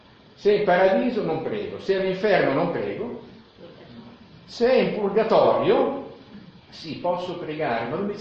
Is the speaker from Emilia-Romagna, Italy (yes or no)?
yes; Bologna, Emilia-Romagna, Italy; born there; Io sono nato a Bologna, vabbè, c'è gli Etruschi anche a Bologna, però ho detto: mia mamma era romagnola.